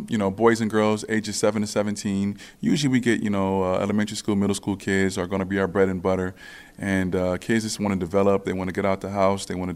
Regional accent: Los Angeles, California, United States; I'm from Los Angeles, California, and that's the organization that I played for

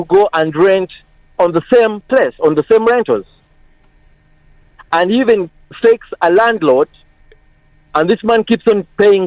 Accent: Uganda; also born or lived in Kenya; I come from Uganda.

